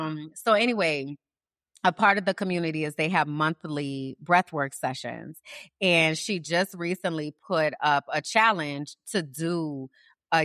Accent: New Orleans, Louisiana, United States; I grew up in the South, y'all. I'm from New Orleans.

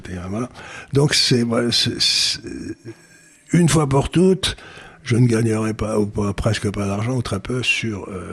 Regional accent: France; mais que en tant que Français, on peut aller y participer comme on veut

